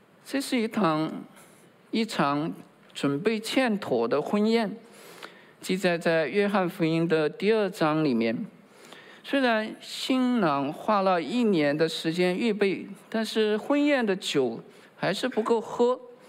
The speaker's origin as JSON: {"language": "Chinese", "country": "China", "said": "好像我们中国人也这么讲，是吧？"}